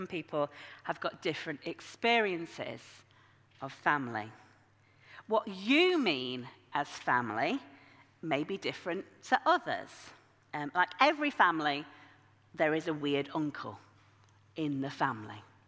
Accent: Yorkshire and the Humber, United Kingdom; I grew up in Yorkshire, the place where God comes from.

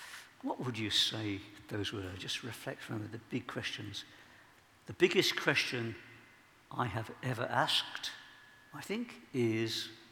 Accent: Birmingham, West Midlands, United Kingdom; because I'm a Brummie, you see.

